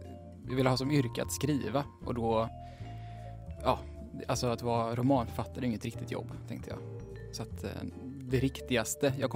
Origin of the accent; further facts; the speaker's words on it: Mölndal, Västra Götaland County, Sweden; born there; now in Lund, Sweden; I Mölndal.